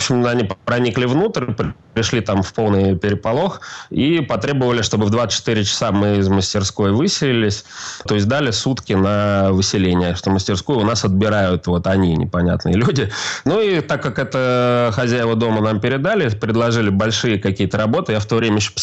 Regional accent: Moscow, Russia; я москвич, в Москве зарегистрирован.

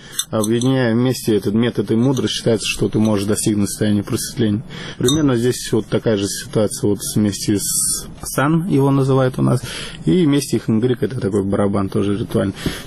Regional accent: Saint Petersburg, Russia; мы из Петербурга приехали. Потому что у нас там солнца нет, особенно сейчас.

